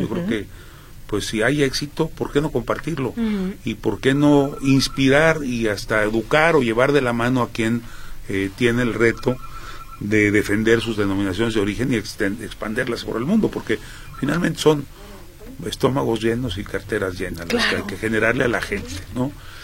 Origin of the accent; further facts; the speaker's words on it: Mexico; cuando a uno lo reciben con ese respeto como mexicano